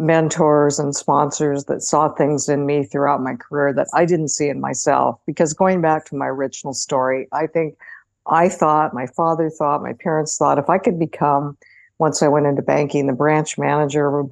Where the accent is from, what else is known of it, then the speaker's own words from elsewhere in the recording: Spokane, Washington, United States; as a young person growing up in Spokane and not having experienced this directly myself